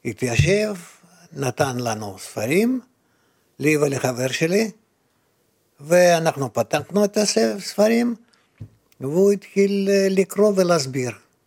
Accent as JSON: {"language": "Hebrew", "town": "Rehovot", "region": "Central District", "country": "Israel", "said": "אז אני הסברתי לו, שאנחנו מרחובות, שאנחנו לומדים, קוראים זוהר, ומחפשים לעצמנו מורה."}